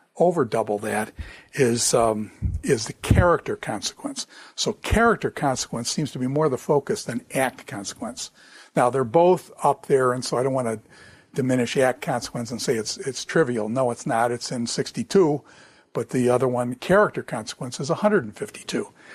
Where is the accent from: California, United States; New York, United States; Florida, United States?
New York, United States; Grand Island; When I was young, I grew up in the Niagara River. Okay, I lived in a place called Grand Island.